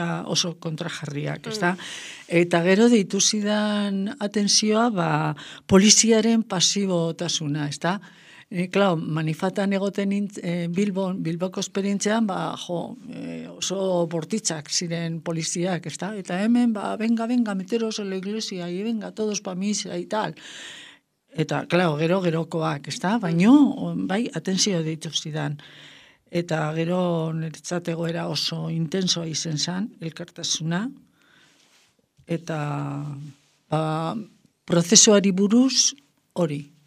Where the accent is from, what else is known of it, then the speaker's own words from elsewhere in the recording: Basque Country, Spain; naiz eta Bizkaian, ni Bizkaikoa naiz eta Bizkaian